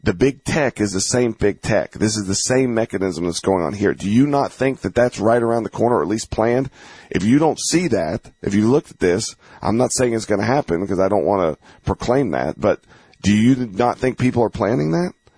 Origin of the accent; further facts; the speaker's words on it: Southern US, United States; See, I grew up in the South. Southern people, they got that fire in them.